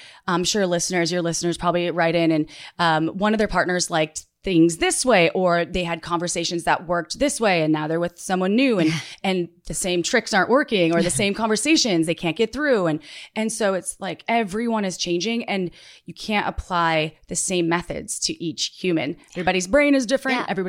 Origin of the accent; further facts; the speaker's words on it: Midwest, United States; I love that though, because I grew up in the Midwest.